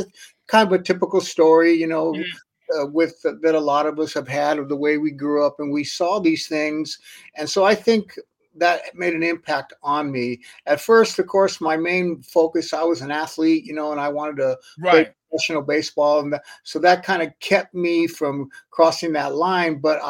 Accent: Los Angeles, California, United States; I grew up in Northeast Los Angeles.

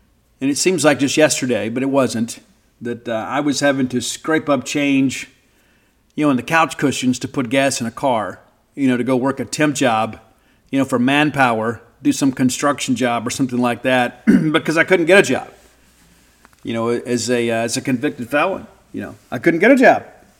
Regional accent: Mississippi, United States; I get mine doused with ranch dressing because I'm from South Mississippi. It's a requirement. It's in the commandments of the 601 area code.

